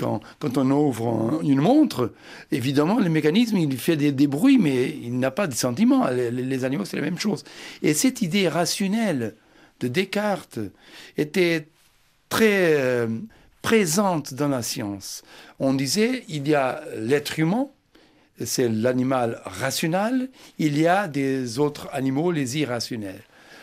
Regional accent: Mozambique; born there; French is a second language; Je suis né en effet au Mozambique, je suis un pied noir portugais.

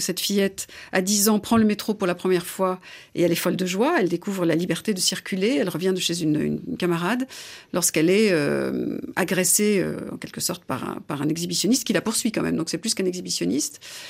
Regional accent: France; été élevée par une mère américaine, mais qui était venue vivre en France. Donc j'ai cette double, triple appartenance. Je suis française de père, américaine d'origine ukrainienne-russe de mère.

